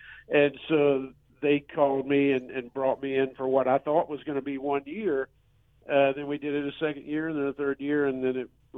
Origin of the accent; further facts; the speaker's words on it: Asheville, North Carolina, United States; Yeah, I grew up in Asheville, and you know, there's a lot of great music there